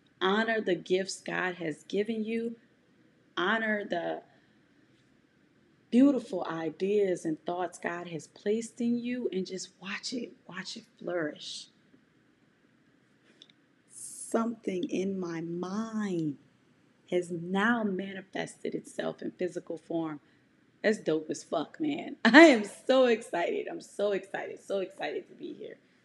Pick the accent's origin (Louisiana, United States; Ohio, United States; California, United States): Louisiana, United States; New Orleans; now in Houston, United States; I'm from New Orleans. I live in Houston, Texas, and I'm a single mother raising a strong black prince.